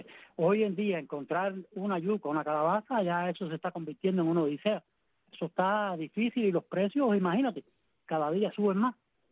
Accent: Guanajay, Artemisa, Cuba; Yo vengo de Guanajay y en Guanajay la situación está pésima también.

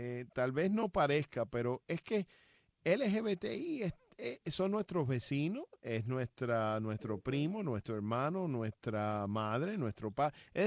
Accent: Hialeah, Florida, United States; Además, yo soy de Hialeah, como mencioné al principio.

